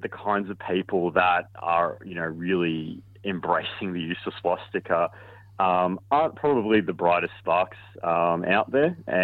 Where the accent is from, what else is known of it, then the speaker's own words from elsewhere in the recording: United States; now in Australia; You know, my own heritage, I'm from the United States.